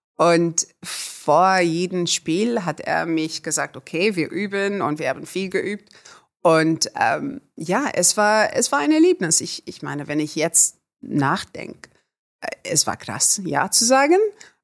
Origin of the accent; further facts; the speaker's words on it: South Africa; ich bin aufgewachsen in Südafrika in der Zeit von Apartheid. Und meine Eltern, die beiden, die meine Mutter und Vater Sprache sozusagen, ist Afrikaans. Meine Eltern haben Afrikaans gesprochen, aber die ganz arme, farbigen